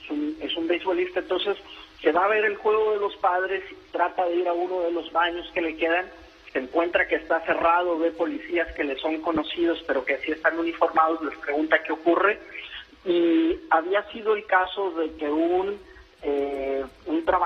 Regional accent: San Diego, California, United States; vamos las personas que somos aquí de San Diego

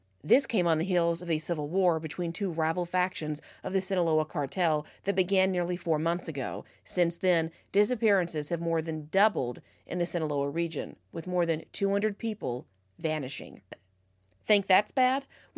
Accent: Ohio, United States; In my home state of Ohio, the Beltran Levea organization is in Columbus.

